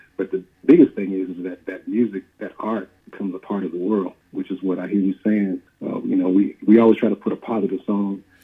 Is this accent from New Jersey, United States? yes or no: no; Louisville, Kentucky, United States; also born or lived in Cincinnati, Ohio; we're from Louisville, Kentucky and Cincinnati.